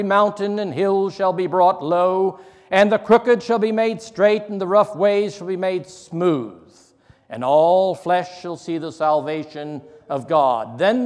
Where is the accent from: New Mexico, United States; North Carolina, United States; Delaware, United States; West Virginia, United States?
Delaware, United States; I grew up, I was born in Delaware in the 60s, let me just say it that way, and into an Amish home.